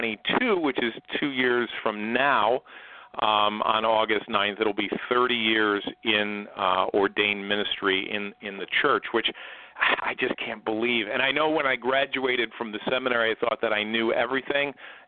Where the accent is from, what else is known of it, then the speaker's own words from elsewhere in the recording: New Fairfield, Connecticut, United States; We grew up in New Fairfield together.